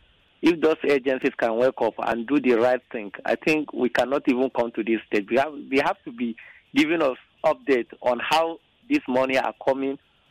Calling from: Abuja, Federal Capital Territory, Nigeria; I'm calling from Abuja.

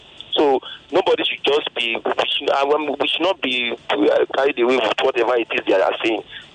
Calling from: Ikorodu, Lagos, Nigeria; I'm calling from Ikorodu.

